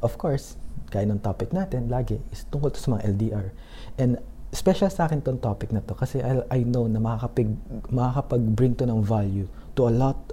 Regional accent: Dubai, United Arab Emirates; I'm from Dubai.

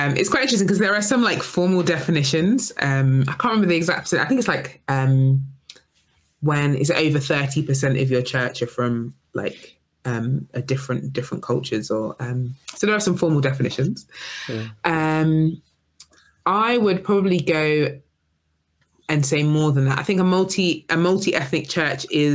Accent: South East England, United Kingdom; I didn't grow up in London. I grew up in Kent. I'm very proud, but I'm from Kent.

